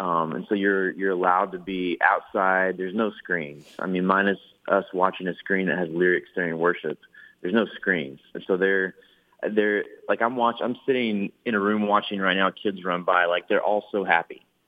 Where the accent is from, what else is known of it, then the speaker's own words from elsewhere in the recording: Texas, United States; born there; I was born in Texas. My dad's from the Philippines, and my mom is white. And being in West Texas, nobody knows what that is.